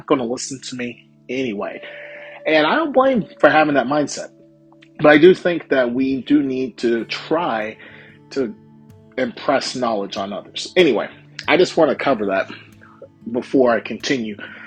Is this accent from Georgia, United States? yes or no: yes; Lithia Springs, Georgia, United States; And I am recording this from Lithia Springs, Georgia, my hometown.